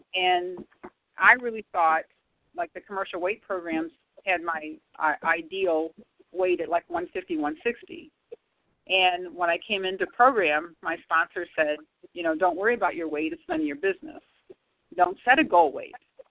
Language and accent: English; St. Louis, Missouri, United States; Oh, absolutely, Rita. I'm from St. Louis.